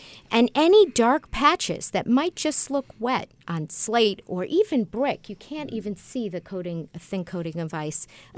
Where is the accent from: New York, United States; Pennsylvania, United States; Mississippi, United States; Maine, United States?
New York, United States; Buffalo; I'm from Buffalo originally, so I feel like